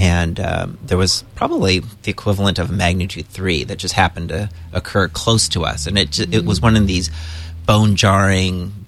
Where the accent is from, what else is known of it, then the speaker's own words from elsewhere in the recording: California, United States; born there; I was born in the Bay Area.